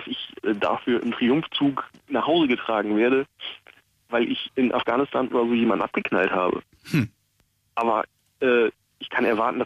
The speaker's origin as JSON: {"language": "German", "town": "Papenburg", "region": "Lower Saxony", "country": "Germany", "said": "Ich bin aus Papenburg direkt."}